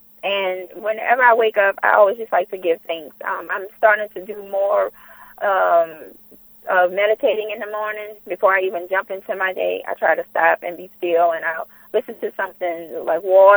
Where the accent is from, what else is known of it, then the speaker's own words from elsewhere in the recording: New Orleans, Louisiana, United States; I am from New Orleans. Single-parent home, but I knew my father.